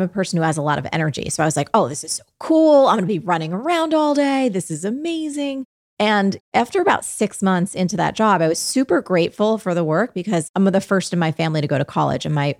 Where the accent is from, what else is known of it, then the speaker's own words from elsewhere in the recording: New Jersey, United States; Yeah. I grew up in New Jersey, like you did.